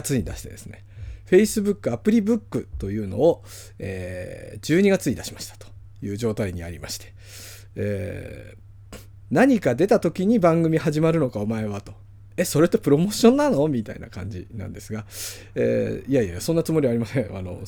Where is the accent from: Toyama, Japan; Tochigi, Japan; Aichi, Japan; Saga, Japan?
Tochigi, Japan; moved away as an adult; もともとウェブの仕事やってたんです、東京で。まあ出身はこの栃木なんですけど、学校卒業してすぐ東京に出まして、